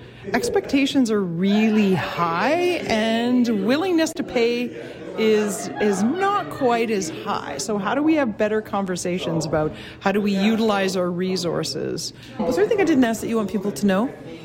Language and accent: English; Golden, British Columbia, Canada; from Strategic Leadership Solutions, and I'm from Golden, BC.